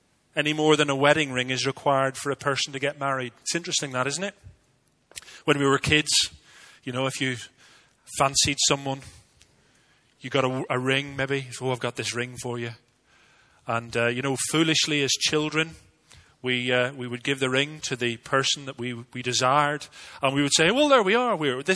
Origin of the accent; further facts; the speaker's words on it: Northern Ireland, United Kingdom; Protestants, where I grew up in Northern Ireland